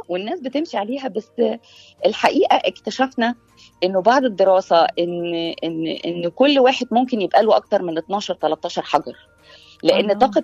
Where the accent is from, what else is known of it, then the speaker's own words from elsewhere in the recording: Egypt; also born or lived in United Arab Emirates / Oman; now in United States; طيب أنزل كمصرية